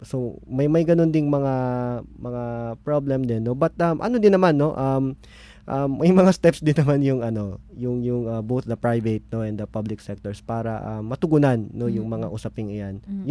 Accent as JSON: {"language": "Tagalog", "town": "Cebu", "region": "Central Visayas", "country": "Philippines", "said": "sa amin sa Cebu. Kasi nga yung campaign niya is atin to pre, no? Bisaya naman, no? Bisdak pride, no? Ganun."}